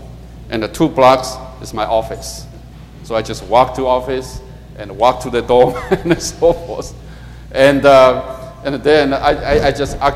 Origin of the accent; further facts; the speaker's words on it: California, United States; I came from California, never driven in the snow.